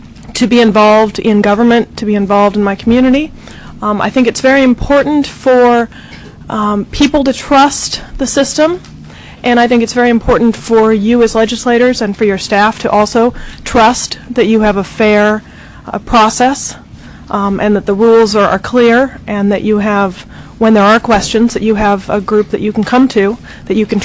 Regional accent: Anchorage, Alaska, United States; My parents were extremely involved in their communities in Anchorage. I was born and raised in Anchorage.

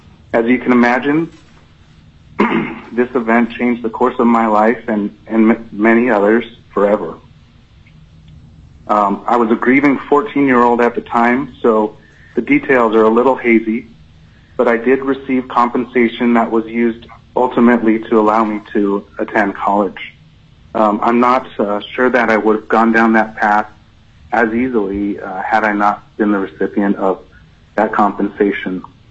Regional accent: Fairbanks, Alaska, United States; born and raised in Fairbanks. I live here with my wife and two daughters.

